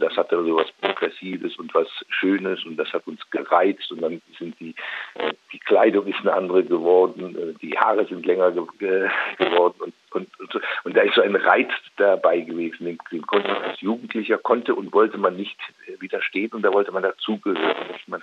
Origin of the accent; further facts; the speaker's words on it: Eifel, Germany; also born or lived in Opladen; 1967 15 Jahre alt gewesen. Ich bin aufgewachsen, bin zwar in Opladen bei Köln geboren, aber aufgewachsen in der Eifel in ganz kleinen Orten